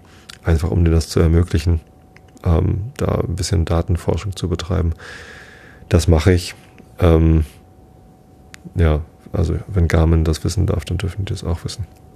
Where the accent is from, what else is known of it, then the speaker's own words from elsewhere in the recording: Wisted, Lower Saxony, Germany; ich bin in Wisted aufgewachsen, Samtgemeinde Tostedt